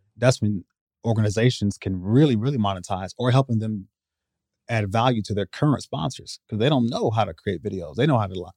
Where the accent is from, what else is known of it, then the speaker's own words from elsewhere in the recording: Iowa, United States; Hey, I'm from Iowa. Iowa, right?